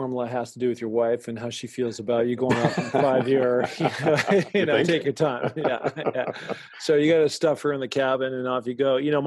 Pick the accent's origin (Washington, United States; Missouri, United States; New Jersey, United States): Washington, United States; Seattle; So you have this kid that doesn't know jack about the ocean or anything else outside of growing up around Seattle, you know, just lakes and everything.